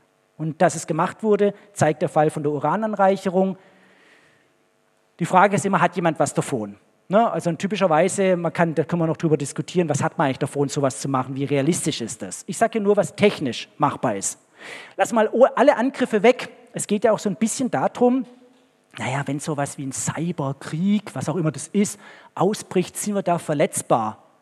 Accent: Baden-Württemberg, Germany; Also gerade auf dem Land, ich komme selber aus dem Schwarzwald

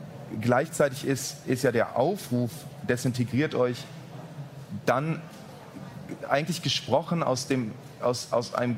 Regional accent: Berlin, Germany; In meiner Kindheit in Berlin der 90er Jahre

